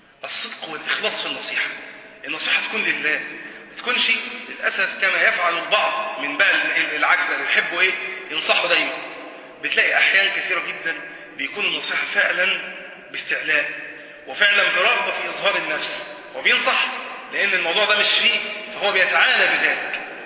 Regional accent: Egypt; هو حس ان انا مصري من لباسي مثلا او من زيي،

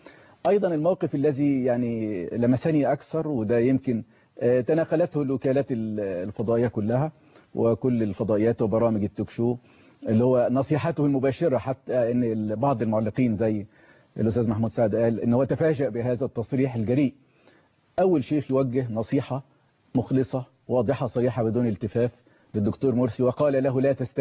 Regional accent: Egypt; وطريقه الاكل احنا عندنا في مصر غريبه جدا

